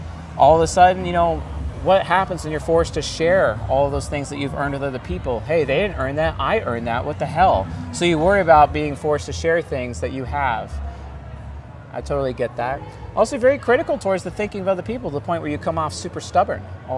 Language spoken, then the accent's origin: English; Washington, United States; Yeah, I'm from Washington State, up in the San Juan Islands.